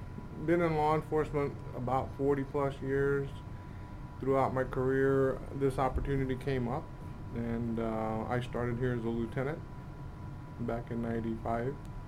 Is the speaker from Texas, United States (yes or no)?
yes; Hebbronville, Texas, United States; I'm originally from Hebronville, Texas.